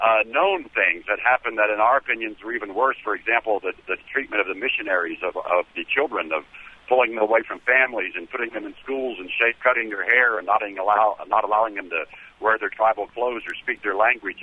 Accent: United States; the reason I am calling is because I am Native American. I'm Shawnee.

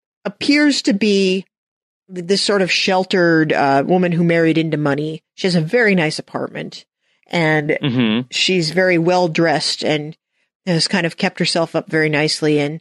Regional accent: New York, United States; I do want to talk a little bit about the New York from this because I am a New Yorker.

